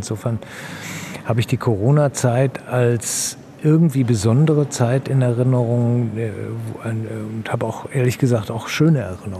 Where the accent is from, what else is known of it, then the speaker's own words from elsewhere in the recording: Wesel, North Rhine-Westphalia, Germany; also born or lived in Düsseldorf; Ich bin in Wesel aufgewachsen die ersten Jahre, bin dann nach Düsseldorf gezogen mit meinen Eltern.